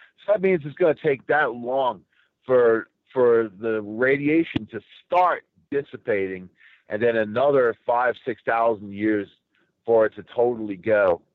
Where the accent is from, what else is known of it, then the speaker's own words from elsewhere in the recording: New York City, New York, United States; And keep in mind, I'm from New York City, you know, Long Island, too.